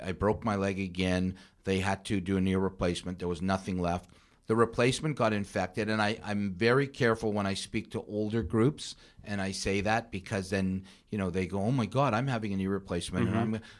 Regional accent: Toronto, Ontario, Canada; And you know, I think as a Torontonian, I think it's really important for our young leaders to really impress our politicians to.

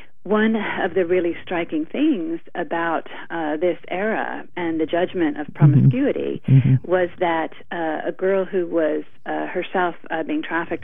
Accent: Boston, Massachusetts, United States; I remember. I'm from Boston.

